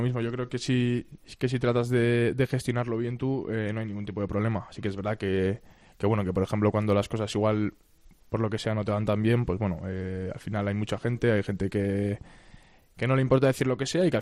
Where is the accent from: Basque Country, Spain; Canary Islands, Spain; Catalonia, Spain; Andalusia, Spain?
Basque Country, Spain; Lasarte-Oria; yo además soy de Las Artes, que está literalmente al lado de Zubieta.